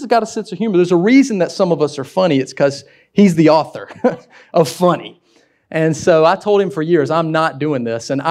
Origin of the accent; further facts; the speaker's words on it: Wilson, North Carolina, United States; I wanted to get really far away from Wilson. I grew up in Wilson, y'all. I thought, man, I'm going to get out of North Carolina.